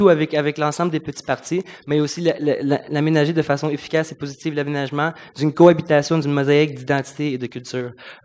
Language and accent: French; Quebec, Canada; Moi, je suis né au Québec. Je suis québécois. Je suis totalement anglophone, totalement francophone, totalement québécois, totalement canadien.